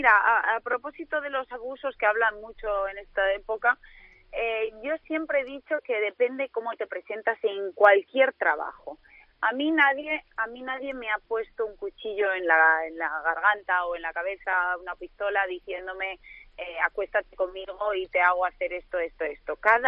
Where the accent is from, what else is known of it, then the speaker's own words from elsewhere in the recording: León, Castile and León, Spain; ya, pero yo soy de León. Entonces tampoco pega nada, ¿me entiendes?